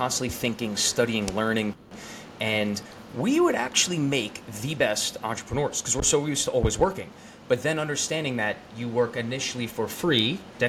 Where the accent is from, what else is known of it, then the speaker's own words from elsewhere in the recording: New York, United States; moving from my apartment in Manhattan, Kips Bay, to the house I grew up in on Long Island, but, like, you know, my dad's here, and it's like a full house.